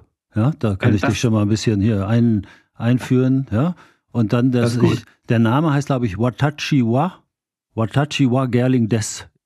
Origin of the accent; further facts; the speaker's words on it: Münster, North Rhine-Westphalia, Germany; Ich bin gebürtiger Münsteraner und finde die Stadt natürlich wunderschön.